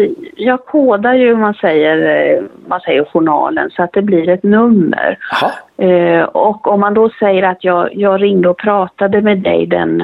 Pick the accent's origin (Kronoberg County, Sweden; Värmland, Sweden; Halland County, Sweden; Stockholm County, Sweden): Halland County, Sweden; Varberg; Ja, det är en orkester som kommer ifrån Varberg. Och det är min hemstad.